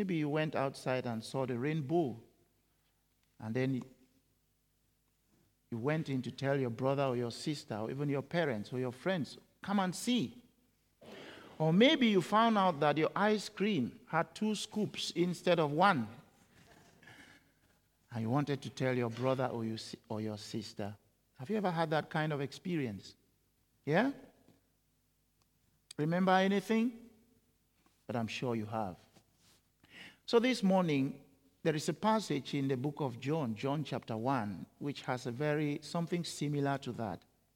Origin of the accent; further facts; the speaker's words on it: Boo, Cameroon; now in Scotland, United Kingdom; I come from Cameroon, you come from Edinburgh. Interesting. So, if I went back to my village now, I'm sure many of the people will be quite surprised that a village boy from Boo now lives in Great Britain, in Scotland.